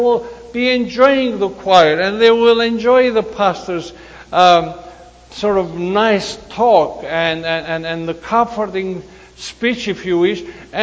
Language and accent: English; Canada; And I said, Madam, hello, I'm from Canada.